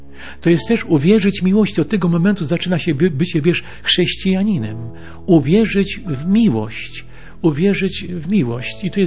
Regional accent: Chełmno, Kuyavian-Pomeranian Voivodeship, Poland; Pochodzę z Chełmna

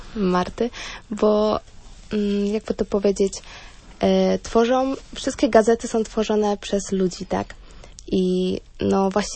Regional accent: Silesian Voivodeship, Poland; Jestem ze Śląska, pochodzę ze Śląska. Uczęszczałam do Liceum Salezjańskiego w Oświęcimiu.

